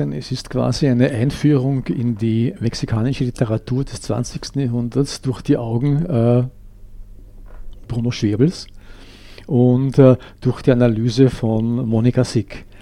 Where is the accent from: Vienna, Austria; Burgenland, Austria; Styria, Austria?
Vienna, Austria; born there; ich bin in Wien geboren, aber meine Eltern kamen, meine Mutter aus Polen und mein Vater aus Böhmen.